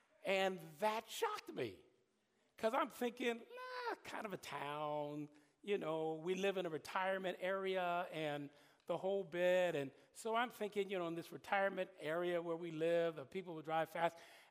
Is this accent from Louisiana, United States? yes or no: no; Los Angeles, California, United States; originally I'm from Los Angeles, many of you know that, good old Southern California